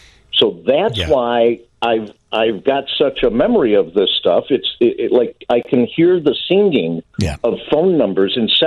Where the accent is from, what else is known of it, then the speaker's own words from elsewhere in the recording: Evanston, Illinois, United States; So, like, I grew up in Evanston, so there was Davis 8, there was University 4.